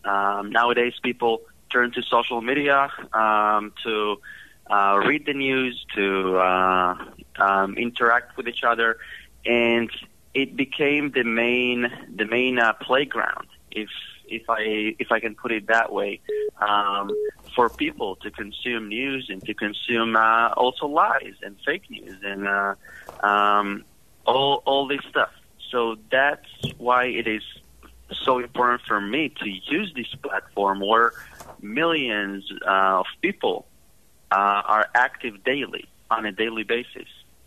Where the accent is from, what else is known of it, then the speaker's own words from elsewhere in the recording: Northern District, Israel; I was born and raised in Israel, in the Galilee, to be exact. But my parents, they made Aliyah from the former Soviet Union.